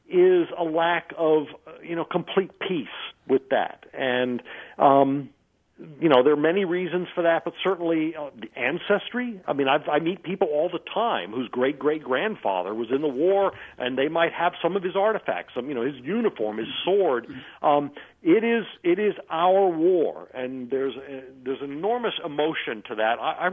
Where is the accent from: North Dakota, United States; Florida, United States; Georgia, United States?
Florida, United States; Tallahassee; also born or lived in New Jersey; And I'm from New Jersey. I grew up in Tallahassee, Florida, so I'm right smack on the fence.